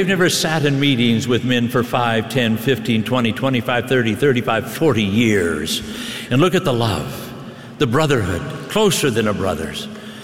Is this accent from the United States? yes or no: no; Scotland, United Kingdom; I'm a Scotsman